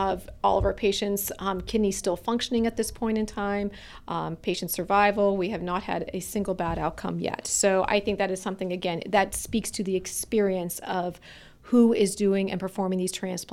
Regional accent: Erie, Pennsylvania, United States; I was born and raised here in the Erie community, and I am very vested in, you know, our population here

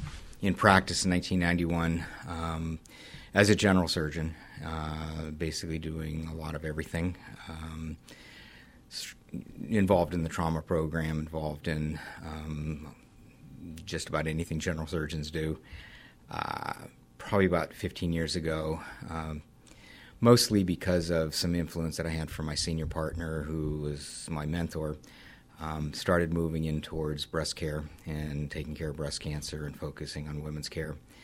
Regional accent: Erie, Pennsylvania, United States; I was raised in Erie, graduated from Strong Vincent, did all my education for the most part in Western Pennsylvania

